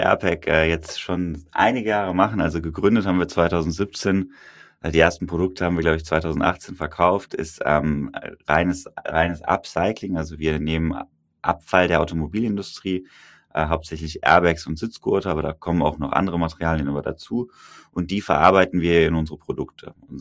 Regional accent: Cologne, North Rhine-Westphalia, Germany; Da hatte ich irgendwie als Kölner Junge nicht so viel Erfahrung mit.

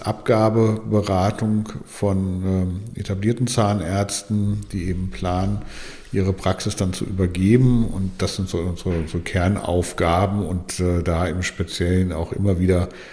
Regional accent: Mainz, Rhineland-Palatinate, Germany; moved away as an adult; Ich bin eigentlich ursprünglich aus Mainz, bin dort geboren und aufgewachsen und mit 22 Jahren in den Norden gezogen.

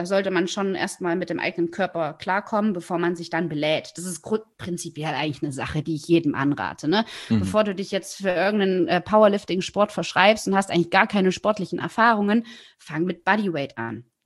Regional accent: East Germany, Germany; Ich bin im Osten groß geworden, sorry. Ich habe nicht so geiles Englisch genossen.

